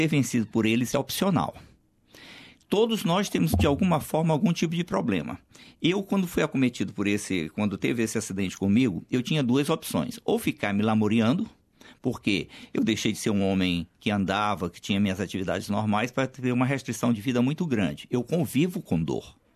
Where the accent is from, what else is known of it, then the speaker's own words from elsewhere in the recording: São Luís, Maranhão, Brazil; Esse período todo eu fiz tratamentos tanto no Rio Grande do Norte, onde eu me acidentei, como na minha terra natal, São Luís, e em São Paulo.